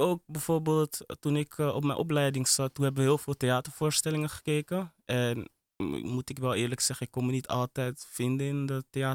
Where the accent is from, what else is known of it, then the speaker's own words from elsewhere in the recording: Amsterdam, North Holland, Netherlands; ik groeide op in Holendrecht. En ja, Holendrecht heeft wel best wel een imago. Maar het ding is dus, destijds in de Bijlmer, toen ik opgroeide als Afrikaanse jongere